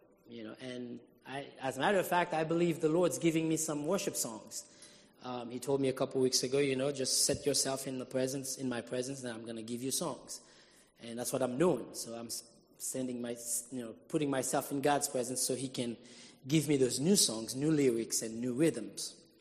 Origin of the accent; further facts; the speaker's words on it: Haiti; She grew up in Haiti. I grew up in Haiti. We met there.